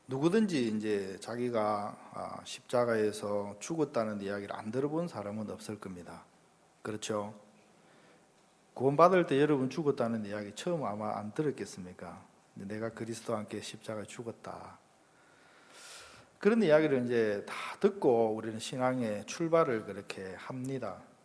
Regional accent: Gyeongsang, South Korea; accent: Gyeongsang; now in Seoul, South Korea; 제가 한 44년을 이렇게 경상도에서만 살다가 서울에 왔는데

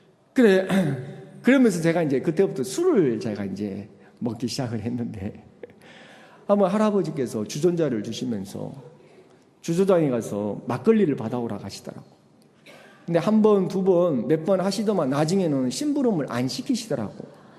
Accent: Gwangju, South Korea; 제가 이제 고향이 광주인데, 광주에 무등산 중턱에 헐몬산 기도원이 있어요.

